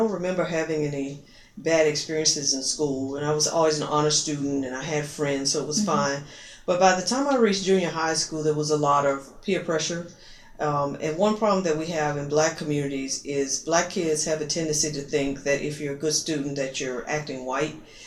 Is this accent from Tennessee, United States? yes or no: yes; Memphis, Tennessee, United States; I grew up in Memphis, Tennessee, with my parents, my sister and brother. Our home life was, my parents were working class people. It was a working class community.